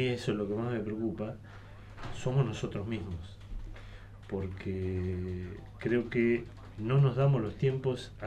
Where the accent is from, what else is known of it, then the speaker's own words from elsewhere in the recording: Buenos Aires, Argentina; now in Patagonia, Argentina; porque soy porteño para los que no saben